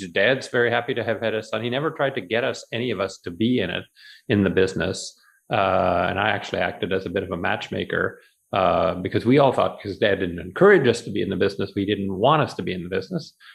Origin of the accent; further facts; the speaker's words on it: Ontario, Canada; I grew up in South Central Ontario, so about 15 miles northwest of Kitchener-Waterloo. I lived in a small town, so it was seven houses, a blacksmith shop, a harness shop, and a general store when I was growing up. It's big now.